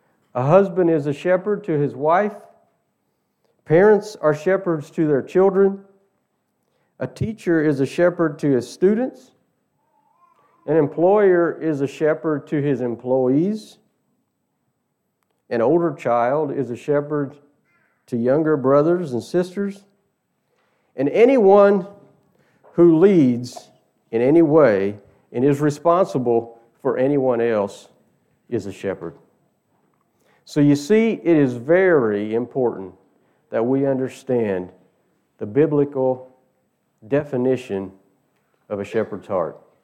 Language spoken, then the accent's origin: English; Indiana, United States; I grew up in Southern Indiana, and everybody in Southern Indiana knew about basketball.